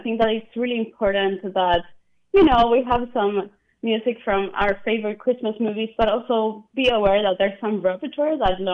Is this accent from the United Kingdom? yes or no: no; Argentina; English is a second language; moved away as an adult; also born or lived in Kentucky / Arizona; now in United States; I'm originally from Argentina, so I didn't know much about North Carolina until I moved here for my work, and I have to say that I'm absolutely in love with it. And, I've been in the U.S. now for 7 years, lived in Kentucky for 2 years, 3 years in Arizona, and so now North Carolina